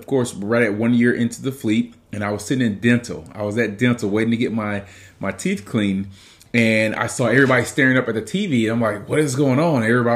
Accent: Mobile, Alabama, United States; also born or lived in Los Angeles, California; Born and raised in Mobile, Alabama. Went off to South Central LA for a little bit of high school.

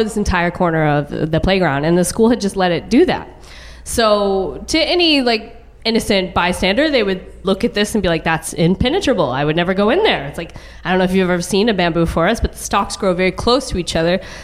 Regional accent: Texas, United States; I grew up on the poor side of a very large suburb of Dallas, and across the street from our house was this elementary school playground.

